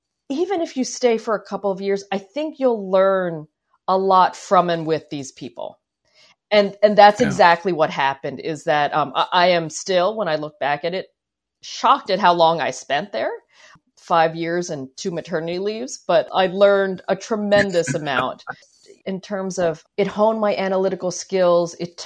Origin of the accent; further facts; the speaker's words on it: Philadelphia, Pennsylvania, United States; So, like I said, born and raised in Philadelphia, parents came to Philly at a time where, like, there is, and still, there's not a big Filipino community in Philadelphia, right?